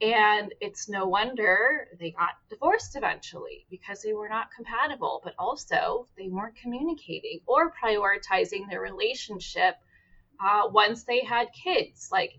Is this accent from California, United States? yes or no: yes; California, United States; I'm also in California, not too far away from Marissa, and born and raised in the Bay Area.